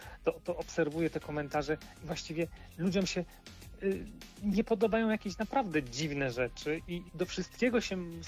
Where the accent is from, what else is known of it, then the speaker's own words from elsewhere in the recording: Łódź, Łódź Voivodeship, Poland; no w związku z tym, że tu mieszkam, jestem łodzianinem